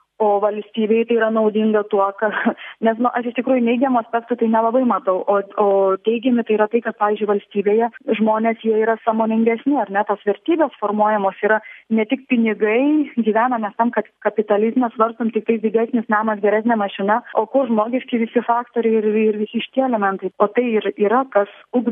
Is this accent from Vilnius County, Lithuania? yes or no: no; Klaipėda, Klaipėda County, Lithuania; Aš esu iš Klaipėdos, ar ne, ir tenais iš tikrųjų ir kelios organizacijos.